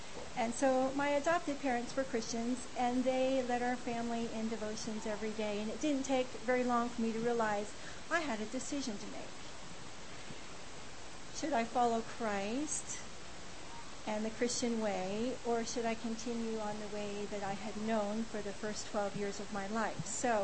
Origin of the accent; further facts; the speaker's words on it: Toronto, Ontario, Canada; also born or lived in Halifax, Nova Scotia; I was born in Halifax, Nova Scotia, and my family lived in the Halifax Harbor area for the first 7 years of my life. And when I was seven, my mom and dad took all of us kids and relocated to Toronto, Ontario.